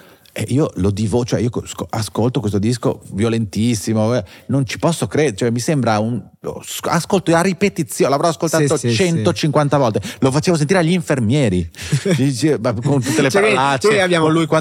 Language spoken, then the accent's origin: Italian; Padua, Veneto, Italy; a Prato della Valle a Padova nella mia città natale